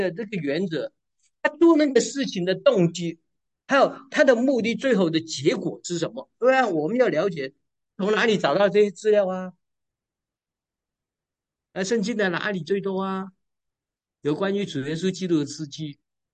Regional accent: China; 我们中国人也有一个成语“东施效颦”

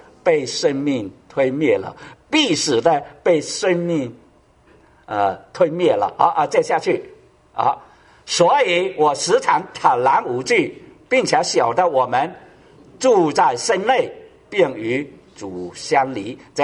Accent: China; 我们中国人呢还好，中国人啊，不对就不搬

